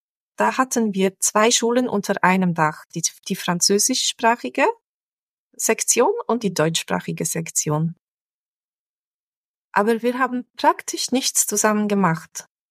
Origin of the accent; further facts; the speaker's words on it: Fribourg, Switzerland; Ich bin in Freiburg aufgewachsen, ja. Und in Freiburg ist zweisprachig. Und da haben wir haben französischsprachige Nachbarn und deutschsprachige Nachbarn, dort, wo ich gelebt habe.